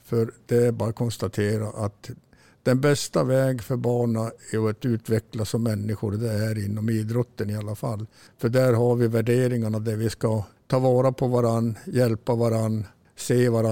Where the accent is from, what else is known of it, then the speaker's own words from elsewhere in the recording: Kiruna, Norrbotten County, Sweden; born there; Ja, jag är född i Kiruna faktiskt. Både jag och Börje har väl blivit född i Kiruna.